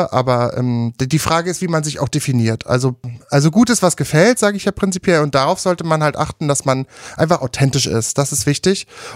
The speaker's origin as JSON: {"language": "German", "region": "Brandenburg", "country": "Germany", "tie": "born there", "said": "Naja, ich bin ja geborener Brandenburger"}